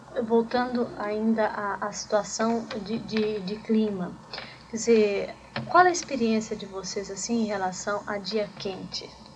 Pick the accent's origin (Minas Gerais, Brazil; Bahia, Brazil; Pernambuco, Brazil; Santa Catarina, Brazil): Minas Gerais, Brazil; E eu, como mineira aqui, tenho que reagir